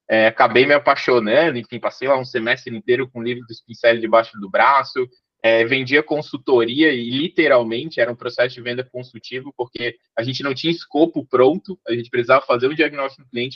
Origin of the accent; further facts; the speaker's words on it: Florianópolis, Santa Catarina, Brazil; Sou aqui de Floripa, tenho 30 anos, fiz recente aí nesse mês.